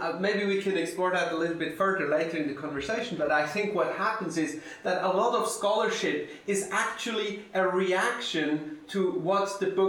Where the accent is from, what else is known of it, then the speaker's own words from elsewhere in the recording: Bern, Switzerland; I'm from Switzerland. Mm. I grew up in the capital of Switzerland, right underneath the Parliament building, and so I'm from the heart of Switzerland